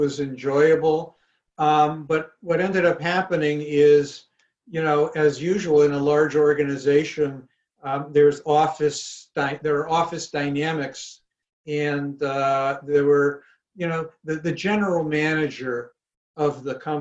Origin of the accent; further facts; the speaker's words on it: Connecticut, United States; growing up in Connecticut, there was a weekly Jewish newspaper called the Jewish Ledger.